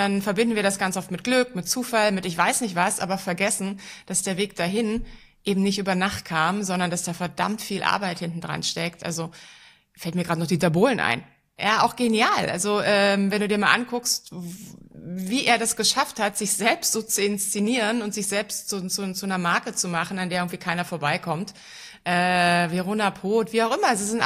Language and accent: German; Berlin, Germany; In Berlin. Ich bin eine gebürtige Berlinerin.